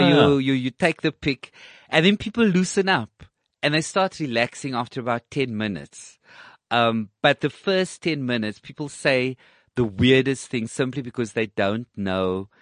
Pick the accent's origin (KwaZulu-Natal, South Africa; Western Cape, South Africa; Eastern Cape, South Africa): Western Cape, South Africa; Cape Town; And some people think because I'm from the Cape Flats that I just swear.